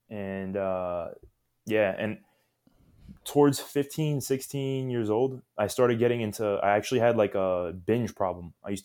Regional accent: Queens, New York, United States; Like, I grew up in Queens, New York City, and that's pretty much where I spent, like, the first 18 years of my life or so.

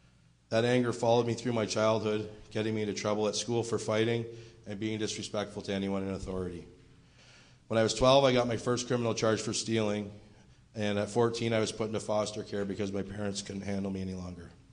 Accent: Crystal Beach, Ontario, Canada; I'm 38 years old, and I'm from Crystal Beach, Ontario.

